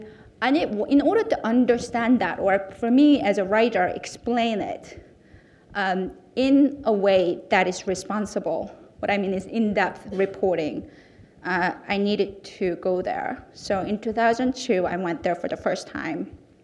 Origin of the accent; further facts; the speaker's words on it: South Korea; I was born and raised in South Korea. I come from a family that was torn apart by the war.